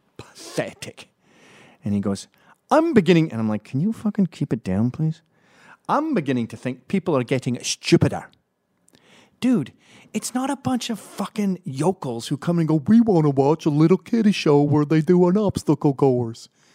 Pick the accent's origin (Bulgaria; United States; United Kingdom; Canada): Canada; I grew up in Canada.